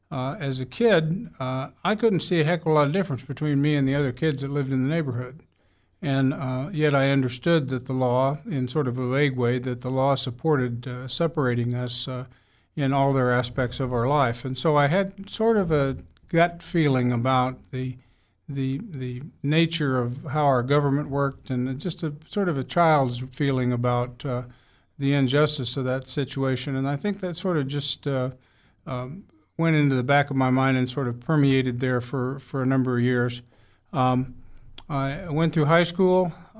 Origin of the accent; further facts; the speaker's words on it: Topeka, Kansas, United States; also born or lived in Oregon; I was raised in Topeka, Kansas, by a single mom. My parents never got married, which was a big deal back in the 40s. We moved back from Oregon, where I was born, to Topeka and lived with my grandmother